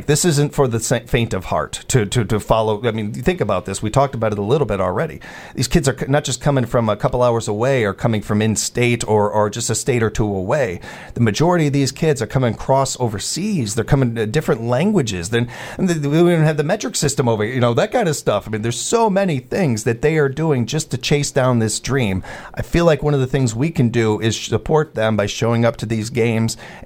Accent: Illinois, United States; Even growing up in Illinois, they were my favorite team.

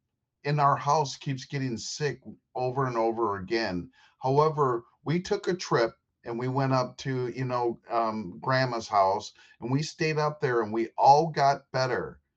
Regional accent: Dousman, Wisconsin, United States; And so I've really lived in this area all my life.

